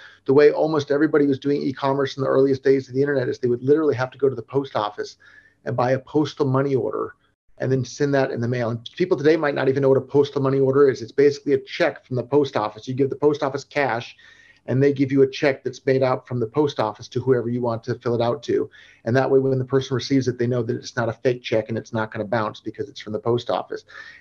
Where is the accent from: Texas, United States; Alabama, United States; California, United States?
California, United States; Yeah, I grew up in Silicon Valley and was around computers my whole life